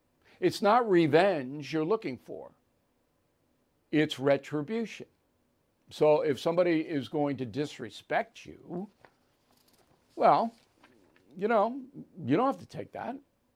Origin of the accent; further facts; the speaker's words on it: Levittown, United States; I'm 82 years old, a Catholic from Levittown, Holy Family Parish. There you go, my hometown.